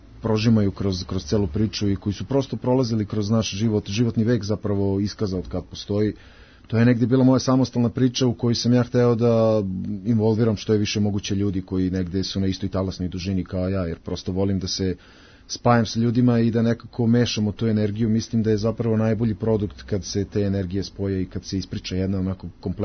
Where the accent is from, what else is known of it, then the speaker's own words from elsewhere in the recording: Pančevo, Vojvodina, Serbia; Pa da, prosto mi dolazimo iz Pančeva i to je jedan od najzagađenijih gradova